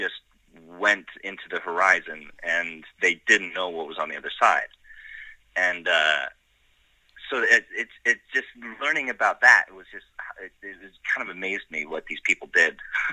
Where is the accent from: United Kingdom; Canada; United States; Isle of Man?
Canada; And then I told him, oh, I'm actually Canadian.